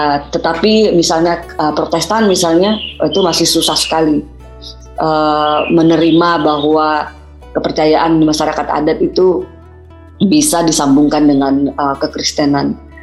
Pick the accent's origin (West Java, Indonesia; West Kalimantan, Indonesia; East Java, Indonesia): West Kalimantan, Indonesia; Noksuminu kalau di kami, di saya orang Pompang, itu adalah upacara syukuran dari hasil panen tahun itu.